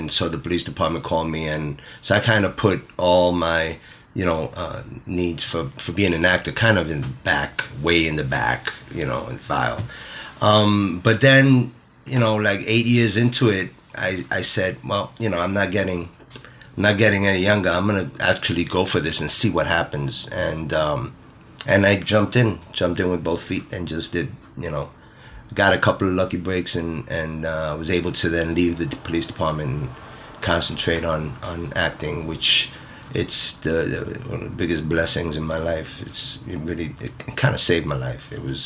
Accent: New York City, New York, United States; You know, I grew up in the South Bronx, and I always wanted, in the back of my mind, watching movies, say, I want to do this.

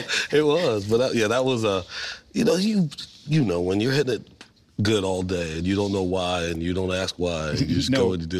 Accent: South Carolina, United States; I'm a kid from South Carolina.

